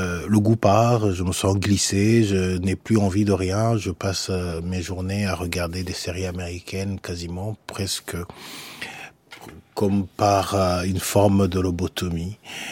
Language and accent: French; Rwanda; moved away; Moi, je suis parti du Rwanda dans des conditions assez confortables